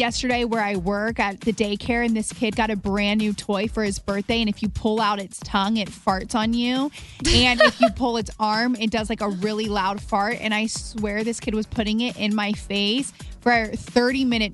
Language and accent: English; Kentucky, United States; I know a lot of my friends growing up in Kentucky were really big into hunting, fishing, camping